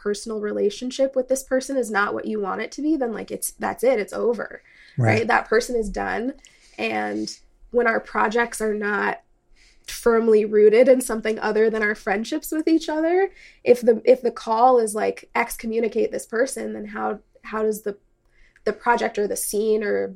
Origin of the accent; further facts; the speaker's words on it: New England, United States; I'm from New England, so, you know, the few radicals that remain tend to be syndicalists.